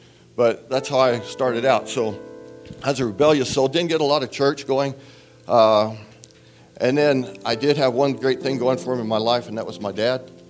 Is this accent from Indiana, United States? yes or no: yes; Salem, Indiana, United States; born there; I was born in Salem, Indiana, a little small town in southern Indiana, about 100 miles or so north of Louisville, Kentucky. We were poor, but we didn't know we were poor.